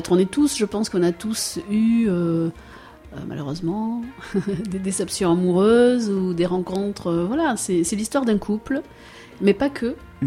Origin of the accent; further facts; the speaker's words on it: Algeria; born there; comme moi je suis née en Algérie de parents marocains, c'est vraiment quelque chose que, voilà, qui est difficile pour nous quand on est entre deux pays.